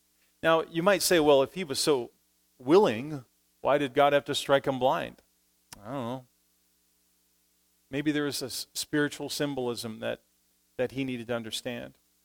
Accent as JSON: {"language": "English", "town": "Saskatoon", "region": "Saskatchewan", "country": "Canada", "said": "I'm from Canada, Saskatoon, Saskatchewan."}